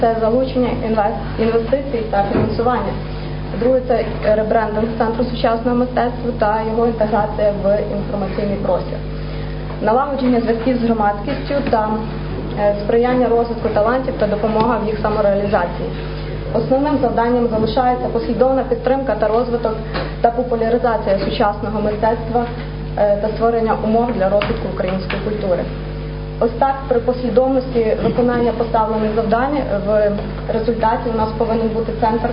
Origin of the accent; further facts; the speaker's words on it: Ivano-Frankivsk, Ivano-Frankivsk Oblast, Ukraine; я народилась і проживаю в місті Івано-Франківськ